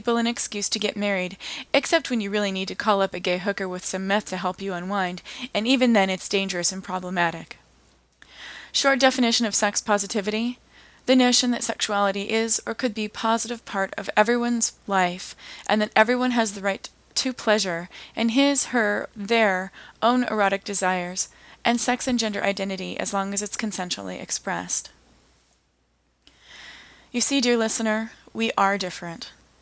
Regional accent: San Francisco, California, United States; he made a pseudo-documentary about my hometown, San Francisco

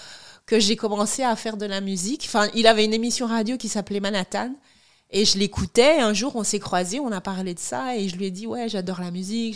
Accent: Kinshasa, DR Congo; Je suis congolaise.

